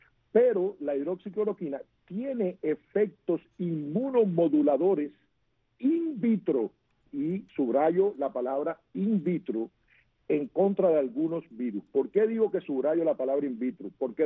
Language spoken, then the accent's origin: Spanish; Antilla, Holguín, Cuba; yo soy de Antilla.